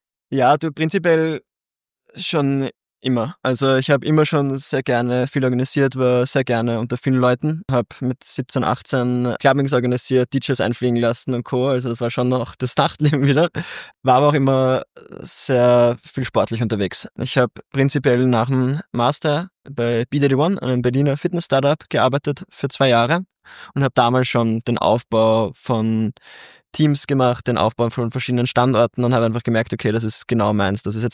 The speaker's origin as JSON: {"language": "German", "region": "Vienna", "country": "Austria", "said": "bin ursprünglich aus Wien, habe hier sehr viel Netzwerk"}